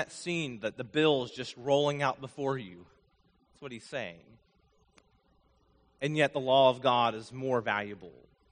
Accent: Vermont, United States; When I was growing up in Vermont, we camped a lot. I had 10 acres, most of that was woods.

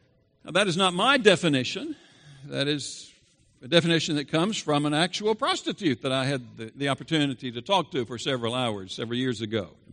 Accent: the South, United States; I'm a Southerner.

